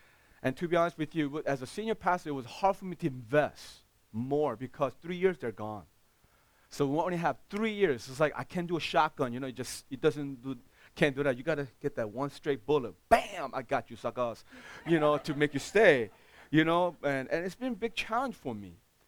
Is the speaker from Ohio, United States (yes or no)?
no; New York, United States; Yes, I'm from New York. Right now, I'm pastoring in New York City, Remnant West Side.